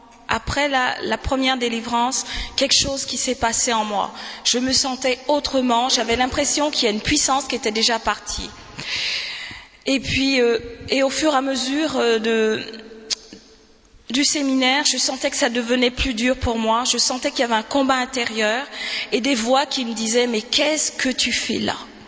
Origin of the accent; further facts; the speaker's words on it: Brest, Brittany, France; Bonsoir. Voilà, je viens de Brest.